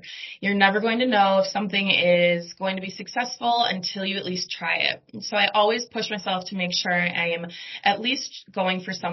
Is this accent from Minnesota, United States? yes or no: yes; St. Paul, Minnesota, United States; and I'm originally from St. Paul, so a local hometown girl